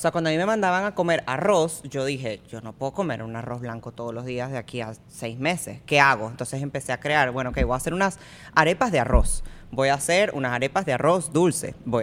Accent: Italy; soy italiana, y eso yo creo que lo heredé

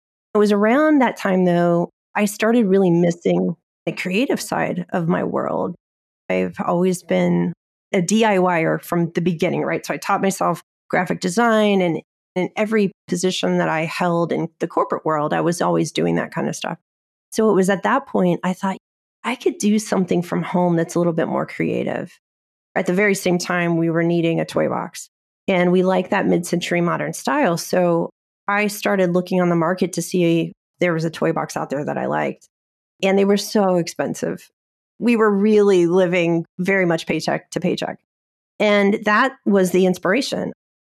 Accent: Defiance, Ohio, United States; I'm originally from Ohio and have lived all over the U.S.

